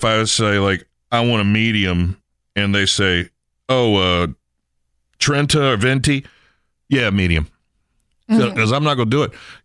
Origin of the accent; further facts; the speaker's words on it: Henderson, United States; And I'm from Henderson, man. At that point, I've been living in Henderson since childhood.